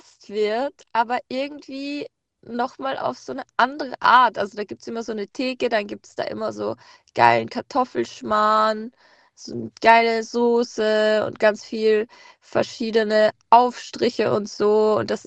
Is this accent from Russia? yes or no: no; Lower Austria, Austria; ich komme ja nicht direkt aus Wien. Ich sage immer, manchmal sage ich komme aus Wien, weil ich komme wirklich so an der Grenze zu Wien.